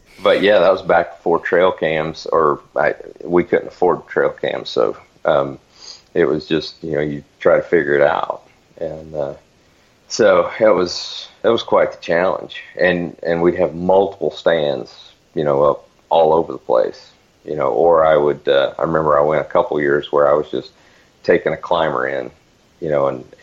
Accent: Florida, United States; Yeah, so I grew up in Northwest Florida. I'm originally from Central Florida, and grew up on a small beef cattle farm, I guess.

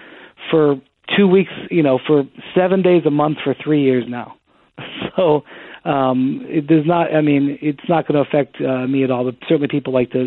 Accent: Midwest, United States; And I say this as a Midwesterner, who's somebody who still lives in the Midwest.

